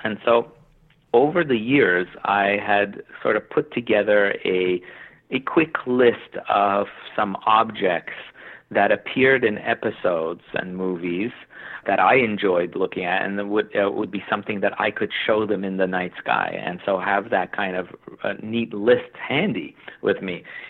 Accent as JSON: {"language": "English", "town": "Montreal", "region": "Quebec", "country": "Canada", "said": "I mean, I'm from Canada, Montreal, Canada"}